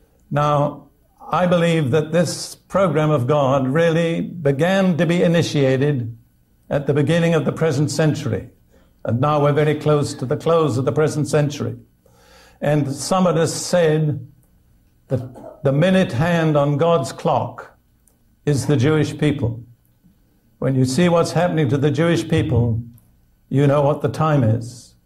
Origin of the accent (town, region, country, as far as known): United Kingdom; now in United States